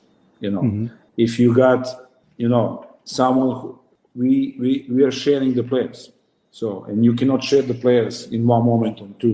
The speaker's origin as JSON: {"language": "English", "country": "Serbia", "second_language": "English", "said": "And it was not easy, especially because I'm coming from Serbia. It's a different mentality"}